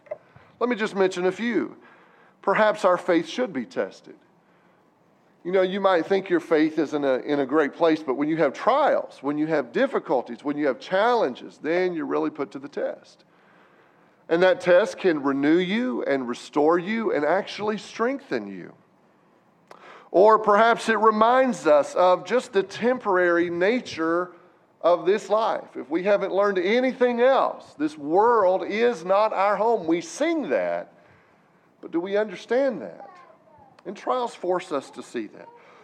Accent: Arkansas, United States; I'm from Arkansas, but I can still see the big button.

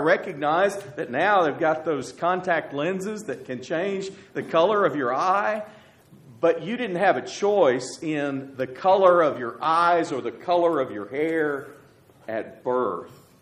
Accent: McAlester, Oklahoma, United States; born there; I was born in McAlester, Oklahoma, when my father was preaching in that area.

